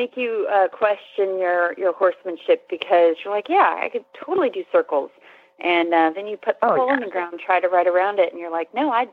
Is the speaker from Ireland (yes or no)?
no; Spain; I grew up in Spain and I totally know what I'm doing.